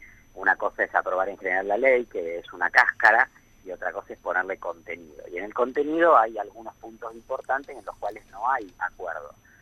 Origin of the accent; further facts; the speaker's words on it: Santa Fe, Argentina; yo vengo de Santa Fe